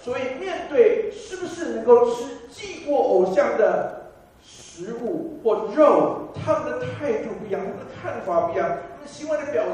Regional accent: Taiwan; 好像我是台湾的背景，我们从小都要向所谓的孙文的遗像鞠躬

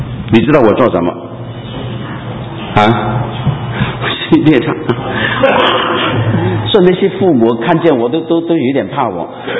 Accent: Guangdong, China; 我是广东人嘛，我们广东人那个头脑一流啊

